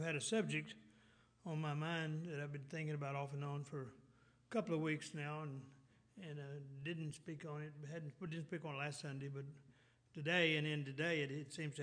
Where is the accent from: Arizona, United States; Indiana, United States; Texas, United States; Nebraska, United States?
Texas, United States; accent: Texas; not my Texas accent.